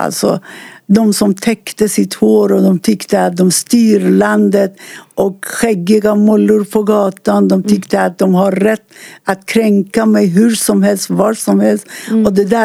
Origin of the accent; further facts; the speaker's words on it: Iran; Swedish is a second language; moved away as an adult; now in Sweden; Men tyvärr, det blev krig och jag flydde från Sverige, från Iran, och det dröjde på tiden.